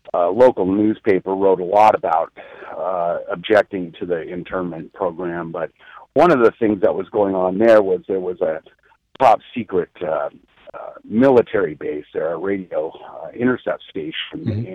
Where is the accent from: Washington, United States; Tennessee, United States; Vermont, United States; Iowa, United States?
Washington, United States; Bainbridge Island; now in Talent, United States; Hey, I'm from Bainbridge Island. And maybe Roy knows the history of that area.